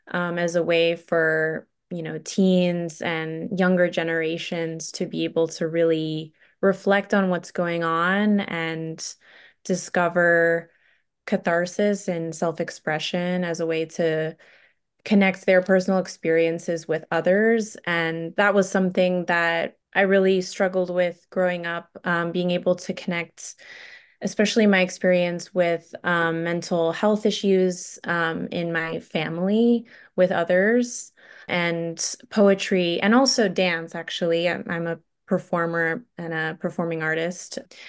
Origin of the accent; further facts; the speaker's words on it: Mill Valley, California, United States; growing up in the Mill Valley School District and the Timopias School District here in Marin.